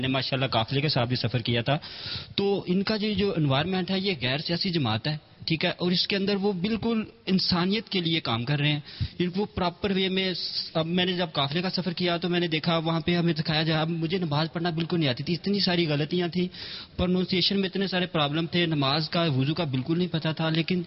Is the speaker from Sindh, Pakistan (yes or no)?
no; Daska, Punjab, Pakistan; میرا جو town home town ہے وہ ڈسکا سے ہے.